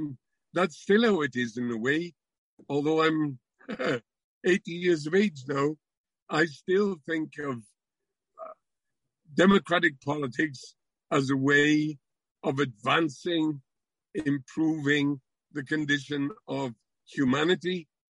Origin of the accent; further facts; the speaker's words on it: Wales, United Kingdom; Plainly, we were proud in cultural terms, in sporting terms, in terms even of humour, of being distinctively Welsh.